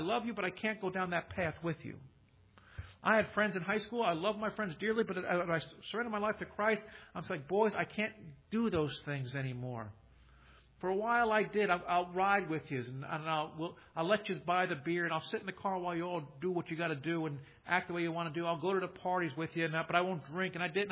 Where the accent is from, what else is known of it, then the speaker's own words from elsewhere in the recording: Kearney, Nebraska, United States; They say, where'd you grow up? In Kearney? You're pastoring? In your hometown? I'm like, yeah.